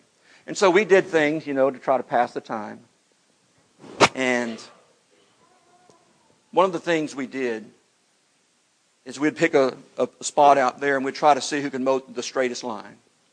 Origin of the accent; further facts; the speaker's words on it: Houston, Texas, United States; But I was born and raised in Houston, 5 acres of land that we grew up on outside of Houston.